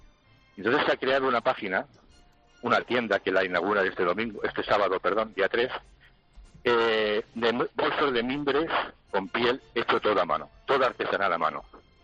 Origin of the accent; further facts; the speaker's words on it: Elda, Valencian Community, Spain; Yo soy de Elda, señores, Elda de mi corazón, como cantaba él.